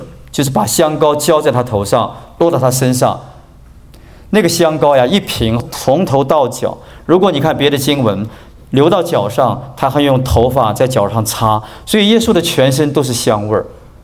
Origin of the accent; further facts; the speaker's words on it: China; 犹太人埋葬跟我们中国人不太一样